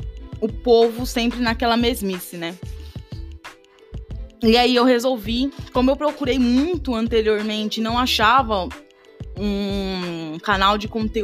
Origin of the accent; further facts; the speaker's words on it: Diadema, São Paulo, Brazil; also born or lived in Minas Gerais; eu tenho 24 anos, nasci em Minas, mas moro em Diadema desde sempre, amo esse lugar